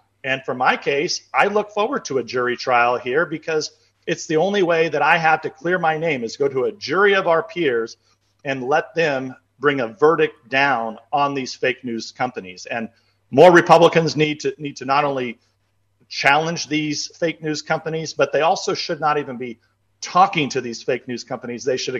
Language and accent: English; California, United States; I'm from California. My family farms just about a mile from here.